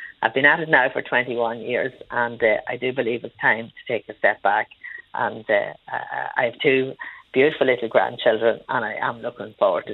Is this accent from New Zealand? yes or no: no; Ulster, Ireland; accent: Monaghan; particularly about my Monaghan accent on many occasions, and I have to say I'm very proud of my Monaghan accent